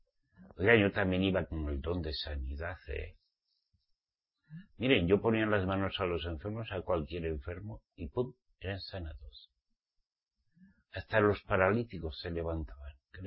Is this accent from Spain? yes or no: yes; Basque Country, Spain; Yo parecía la Gaceta Norte de mi tierra, como soy vasco, ¿sabes?